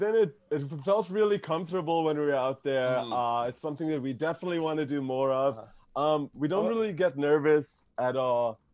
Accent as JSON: {"language": "English", "country": "Canada", "said": "I think it's a little different because we're Canadian, so there's a little bit more logistics involved."}